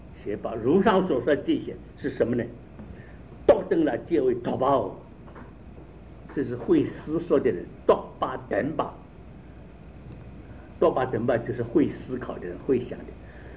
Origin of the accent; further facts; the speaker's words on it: China; 这我们中国人犯这个毛病啊